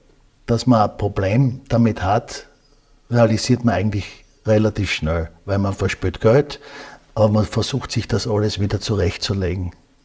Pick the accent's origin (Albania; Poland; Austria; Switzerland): Austria; Graz, Styria; Ich bin in Graz geboren, habe da maturiert, habe dann nachher studiert